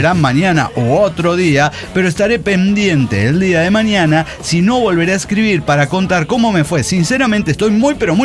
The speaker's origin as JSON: {"language": "Spanish", "region": "San Luis", "country": "Argentina", "said": "de San Luis, Argentina."}